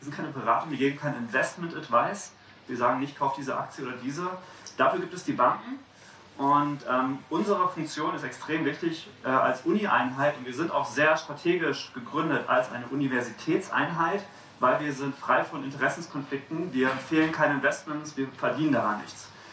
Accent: Berlin, Germany; Ich bin aus Berlin

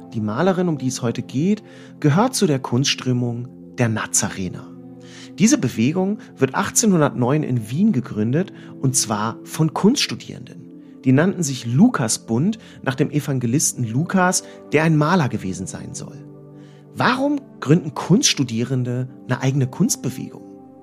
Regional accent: Hanover, Lower Saxony, Germany; born there; Als geborener Hannoveraner

